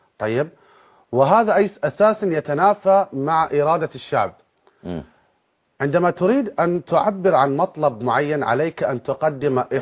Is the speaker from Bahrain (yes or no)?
yes; Bahrain; احنا كشعب بحريني استغربنا مثل هذه المطالب.